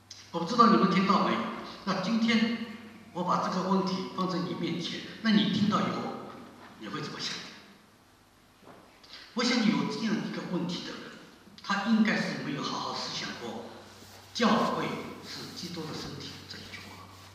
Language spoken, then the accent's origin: Chinese; Shanghai, China; 我出生在上海，我长大在上海